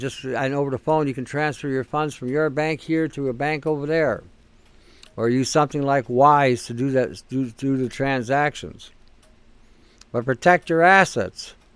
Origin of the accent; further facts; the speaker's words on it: Detroit, Michigan, United States; I remember growing up back in the 60s. I was growing up in Detroit at the time.